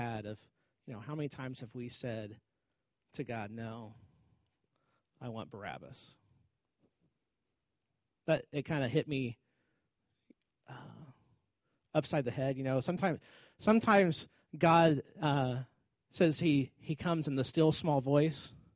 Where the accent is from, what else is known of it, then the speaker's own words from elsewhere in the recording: Houston, Texas, United States; now in Ohio, United States; You know, I found, after growing up in Houston, there's not seasons in Houston.